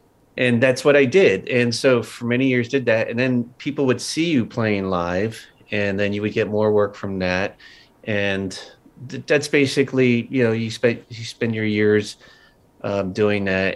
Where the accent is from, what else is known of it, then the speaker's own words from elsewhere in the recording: Philadelphia, Pennsylvania, United States; I grew up outside of Philadelphia.